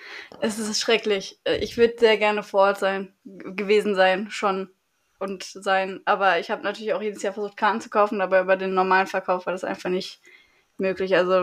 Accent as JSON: {"language": "German", "region": "North Rhine-Westphalia", "country": "Germany", "said": "Ich komme aus der Nähe von Dortmund, aus einem kleinen Dörfchen."}